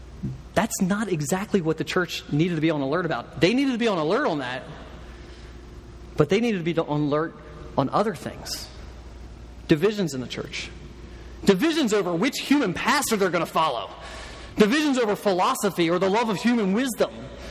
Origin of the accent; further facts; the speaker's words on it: Philadelphia, Pennsylvania, United States; It's kind of like me. I'm from Philly. You know what that entails, right? Just, I'm from Philly, all right?